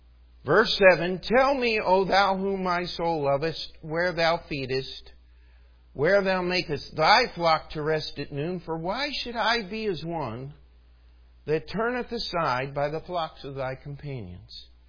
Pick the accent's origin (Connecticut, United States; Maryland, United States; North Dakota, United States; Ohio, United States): Maryland, United States; Baltimore; And I grew up just outside Baltimore, Maryland.